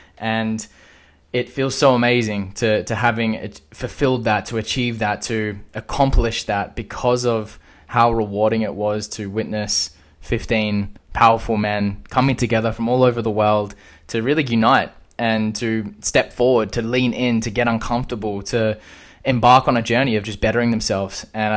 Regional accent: Perth, Western Australia, Australia; He's from my hometown in Perth, Western Australia, and he's 20 years old.

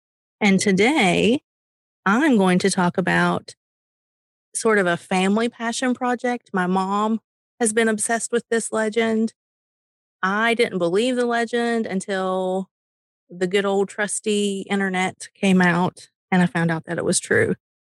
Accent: Kentucky, United States; And that is my Eastern Kentucky impression. And I can do that because I'm from Eastern Kentucky.

